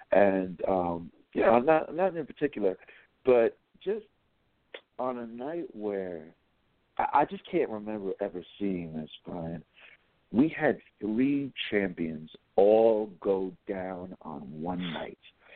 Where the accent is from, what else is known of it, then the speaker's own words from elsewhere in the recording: East Coast, United States; We've got a bit of a different mentality growing up where we grew up on the East Coast, my friend.